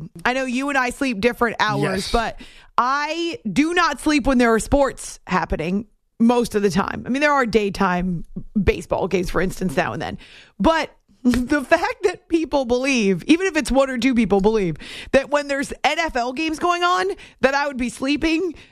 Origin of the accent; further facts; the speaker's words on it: New England, United States; But it's why I love growing up in New England.